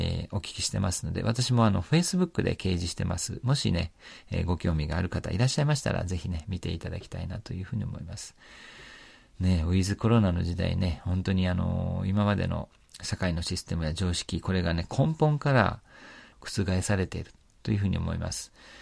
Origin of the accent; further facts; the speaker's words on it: Isahaya, Nagasaki, Japan; で、私のふるさと、諫早のですね